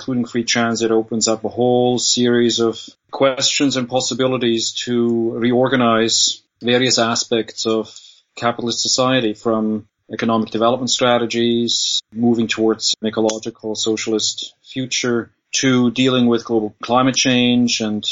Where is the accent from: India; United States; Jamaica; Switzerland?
Switzerland; moved away as an adult; now in Toronto, Canada; I've lived in Toronto since I came here from Switzerland in 1989